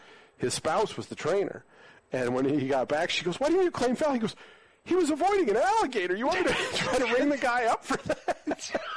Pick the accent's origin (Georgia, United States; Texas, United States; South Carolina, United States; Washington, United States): Washington, United States; Seattle; Like, I'm from Seattle. I've never seen an alligator.